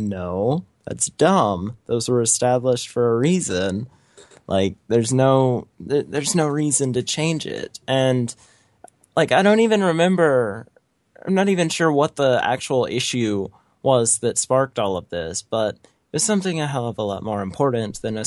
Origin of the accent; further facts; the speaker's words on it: the South, United States; I'm from the South, so, you know, quite literally close to home.